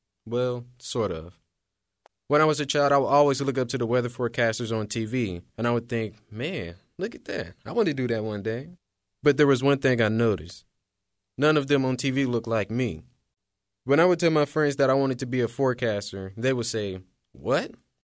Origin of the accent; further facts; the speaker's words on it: Dayton, Ohio, United States; I don't come from the best neighborhood. I'm from the Madden Hills neighborhood in Dayton. There are fights, and there are even shootings sometimes.